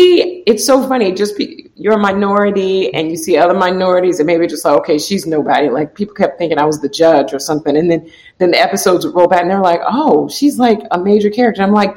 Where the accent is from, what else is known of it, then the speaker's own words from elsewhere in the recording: Florida, United States; moved away as an adult; now in New York, United States; I'm from Florida originally, and I ended up moving to New York to go to grad school